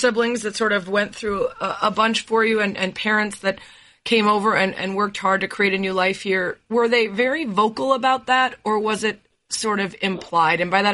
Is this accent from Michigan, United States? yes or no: no; Illinois, United States; And he is from my home state of Illinois.